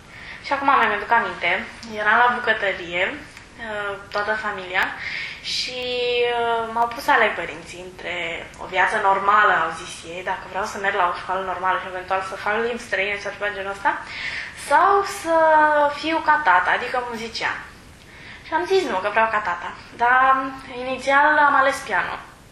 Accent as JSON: {"language": "Romanian", "region": "Bucharest", "country": "Romania", "tie": "born there", "said": "așa. Sunt născută pe 25 noiembrie 1992 în București, în România. Am 13 ani și jumătate, cred"}